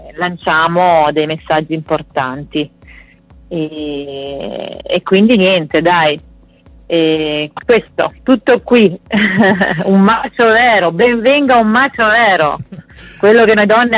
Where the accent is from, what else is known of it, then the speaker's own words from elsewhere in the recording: Apulia, Italy; now in Milan, Italy; mi sono trasferita dalla Puglia a Milano, la città per eccellenza, no?